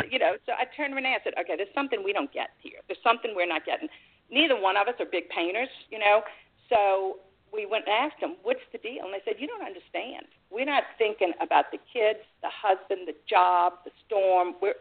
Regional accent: Mandeville, Louisiana, United States; She was from New Orleans. I was from Mandeville.

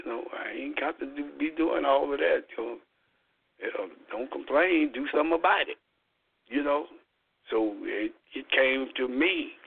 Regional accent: Dallas, Texas, United States; born there; I didn't come from Paris. I was born in Dallas.

